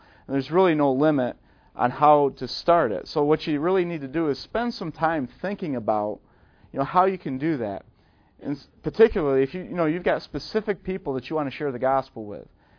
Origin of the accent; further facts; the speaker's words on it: Buffalo, New York, United States; now in Southern US; Down here in the South, I'm from Buffalo, New York, right? So in Buffalo, we're cold and we're cold-hearted